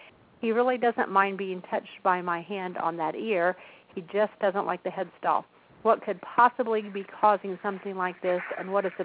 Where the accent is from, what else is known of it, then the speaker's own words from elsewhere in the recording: Shirley, Indiana, United States; I'm your host tonight. And I'm from Shirley, Indiana.